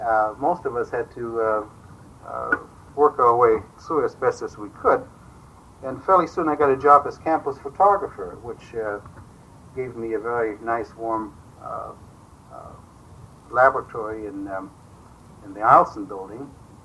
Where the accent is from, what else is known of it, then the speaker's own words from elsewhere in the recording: Germany; accent: German; English is a second language; He was to rid me of my German accent. He tried hard. Unsuccessfully, obviously.